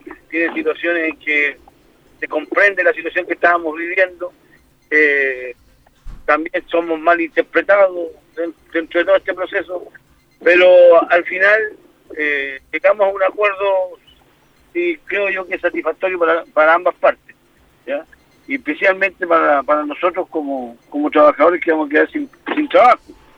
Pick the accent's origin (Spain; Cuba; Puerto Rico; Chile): Chile; Hace lo que hace y llega a un resultado negativo para nuestra zona y nuestro país de Chile.